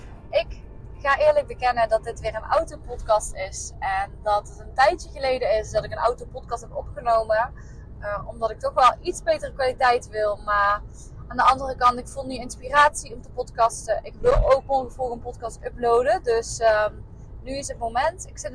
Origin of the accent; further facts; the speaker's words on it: Limburg, Netherlands; now in Eindhoven, Netherlands; Zelf woon ik in Eindhoven en mijn ouders wonen in Limburg. Dus ik ben opgegroeid in Limburg.